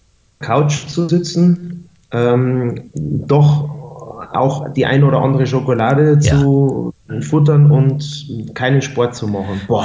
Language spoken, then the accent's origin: German; Traunstein, Bavaria, Germany; Traunstein.